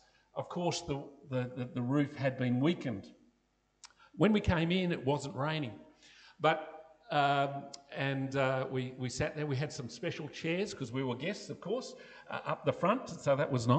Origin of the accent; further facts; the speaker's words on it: Australia; Interesting enough, as an Australian pastor, they often wear this purple colour